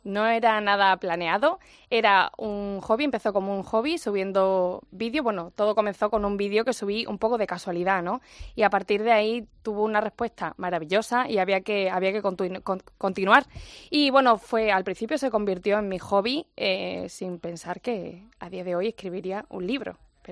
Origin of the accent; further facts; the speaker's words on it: Higuera de la Serena, Extremadura, Spain; Yo soy extremeña.